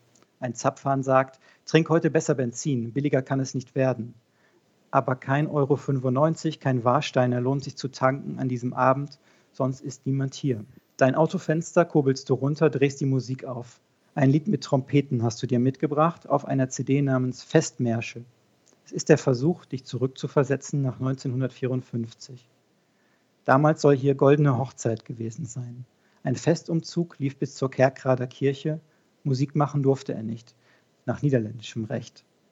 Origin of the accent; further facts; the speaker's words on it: North Rhine-Westphalia, Germany; in Nordrhein-Westfalen, in Ostwestfalen, wo ich aufgewachsen bin.